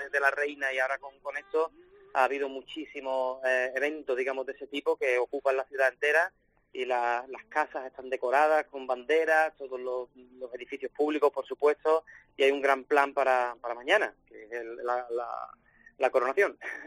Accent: Alcalá de Guadaíra, Andalusia, Spain; desde hace tantísimos años en mi pueblo, en Alcalá de Guadaira

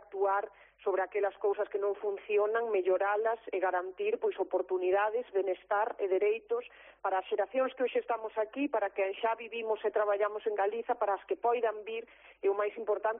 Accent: Galicia, Spain; defender ter máis poder político como galegas e como galegos

